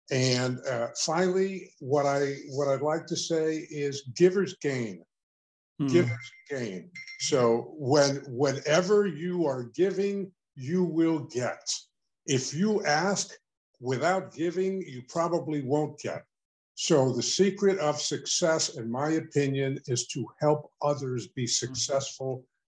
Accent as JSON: {"language": "English", "town": "New York City", "region": "New York", "country": "United States", "tie": "born or raised there", "said": "I'm born and raised in New York City. I'm from Harlem in New York City, the inner city, if you will."}